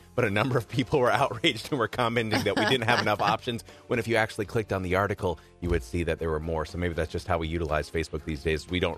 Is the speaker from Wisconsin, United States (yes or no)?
yes; Rice Lake, Wisconsin, United States; So I'm from Rice Lake, and of course they were the Warriors, but I was homeschooled K through 12, so we didn't necessarily have one.